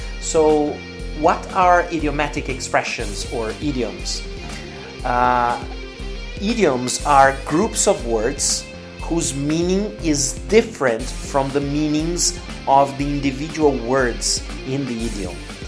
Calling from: Porto Alegre, Rio Grande do Sul, Brazil; English is a second language

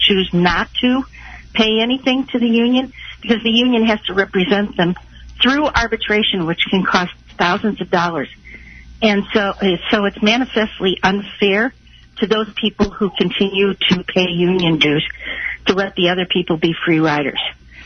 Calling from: Kansas City, Kansas, United States; I'm calling from Kansas City, Kansas.

